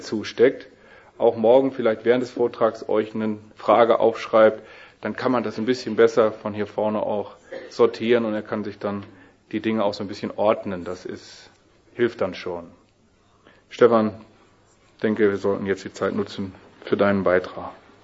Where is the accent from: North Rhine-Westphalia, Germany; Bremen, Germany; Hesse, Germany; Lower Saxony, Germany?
North Rhine-Westphalia, Germany; Wuppertal; born there; dort, wo ich auch geboren bin. Ich bin aber 4 Jahre zuvor geboren.